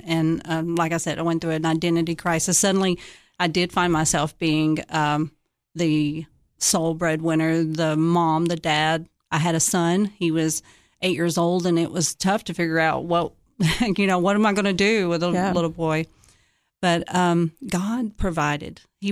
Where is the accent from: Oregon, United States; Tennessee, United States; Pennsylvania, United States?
Tennessee, United States; Cookeville; And since I was from Cookeville, we eventually obviously fell in love and got married, and I moved back to Cookeville.